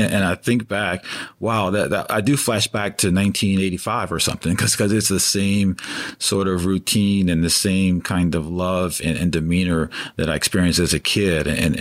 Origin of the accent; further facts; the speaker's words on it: Chattanooga, Tennessee, United States; I'm a trustee at my alma mater back in my hometown, Chattanooga, Tennessee, scenic Chattanooga, Tennessee.